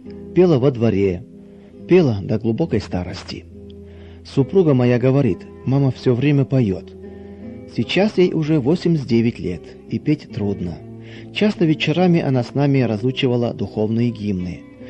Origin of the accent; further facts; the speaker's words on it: Zhytomyr Oblast, Ukraine; born there; Я родился на Украине, возле города Житомира, в 30-м году.